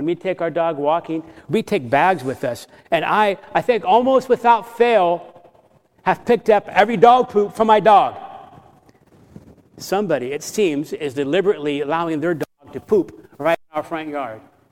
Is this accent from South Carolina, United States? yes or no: no; Florida, United States; I grew up in Florida. There was never one time in Florida when I went to a sauna.